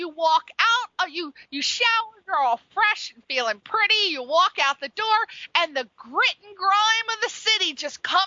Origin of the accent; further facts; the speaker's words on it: East Coast, United States; Because I'm from the East Coast, and I know.